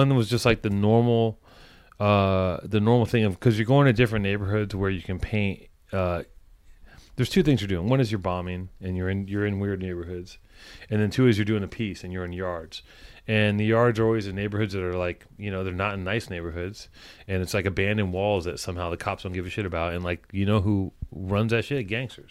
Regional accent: Venice, California, United States; I was writing when I was a little kid, and I grew up in Venice.

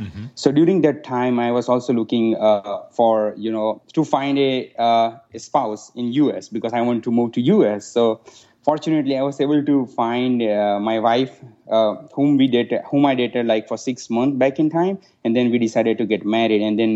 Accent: India; So I was born and raised in India, and, you know, I finished my schooling in India.

